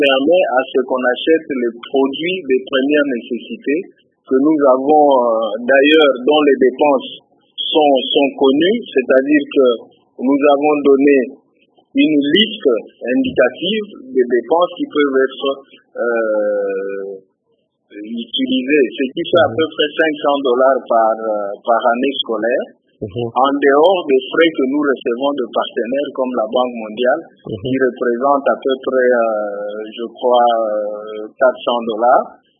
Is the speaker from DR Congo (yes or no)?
yes; DR Congo; chez nous en RDC